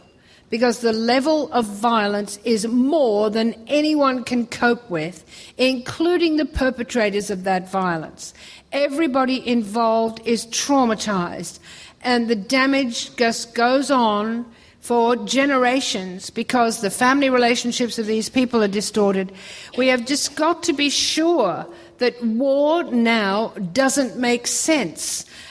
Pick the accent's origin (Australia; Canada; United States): Australia; And I say we because I'm Australian and we were there.